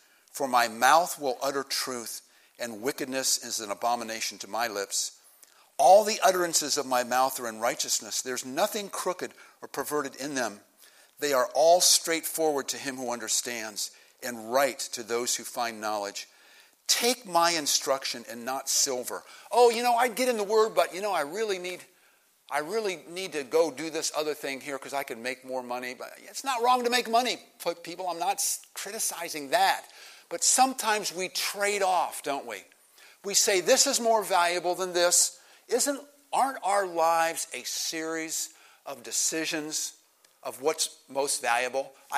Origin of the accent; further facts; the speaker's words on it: Ohio, United States; I'm not a farm kid, but our county has, like every county has a county fair. I grew up in Stark County.